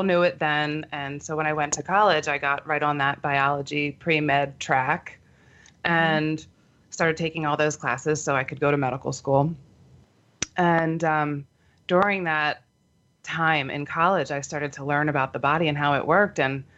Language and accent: English; Philadelphia, Pennsylvania, United States; So I was gung-ho and I applied to all the schools and decided on sunny Arizona. I came from Philadelphia.